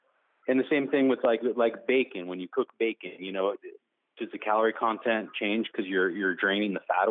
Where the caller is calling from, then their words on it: Fresno, California, United States; from Fresno, California.